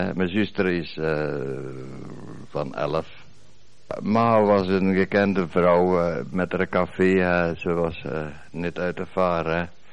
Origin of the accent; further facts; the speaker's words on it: Piringen, Limburg, Belgium; born there; now in Tongeren, Belgium; Ik woon Sint-Ruidersteenweg 127 in Tongeren. En ik ben geboren in Pieringen. En daar woonde ik ook, op Sint-Ruidersteenweg, 17. Ik ben geboren 1916, in juli, de 8e